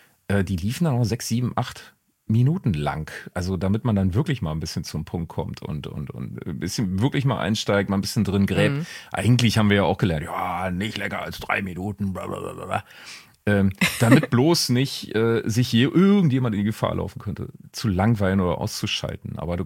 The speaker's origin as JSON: {"language": "German", "region": "Brandenburg", "country": "Germany", "said": "ich komme ja eigentlich aus Brandenburg."}